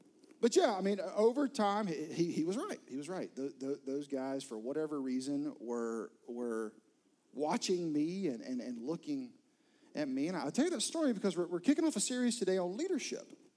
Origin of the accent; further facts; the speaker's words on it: Florence, United States; I grew up in Florence, about an hour and a half away from here. And I grew up going to church.